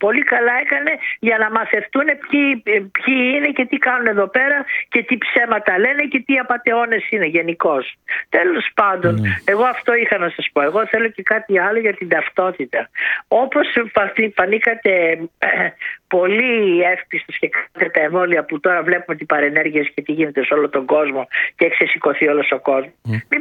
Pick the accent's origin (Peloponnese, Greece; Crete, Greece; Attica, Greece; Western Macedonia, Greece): Attica, Greece; Athens; Και τότε δεν έμεινα Ραφίνα. Ήμουν από Αθήνα.